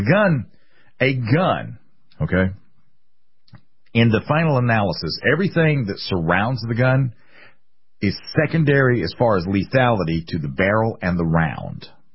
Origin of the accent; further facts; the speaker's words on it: United States; born there; I'm born American by the grace of God and a lot of luck, I guess.